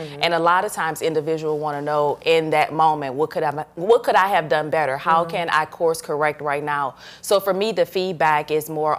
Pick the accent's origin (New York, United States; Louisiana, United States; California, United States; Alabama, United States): Louisiana, United States; I'm from Louisiana, born and raised, and that's who we are, right?